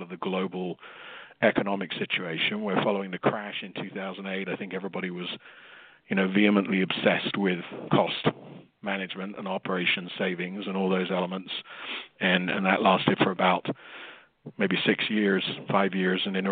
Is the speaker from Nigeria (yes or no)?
no; United Kingdom; now in United States; I am originally British, now living in America.